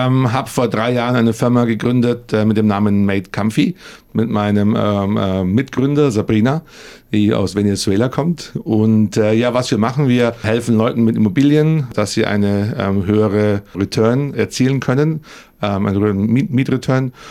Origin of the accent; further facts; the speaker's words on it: Bavaria, Germany; now in Australia; Und ich sage immer, ich komme aus Bayern. Und ja, es ist ein altbayerischer Name … Und ja, so aus der Gegend von München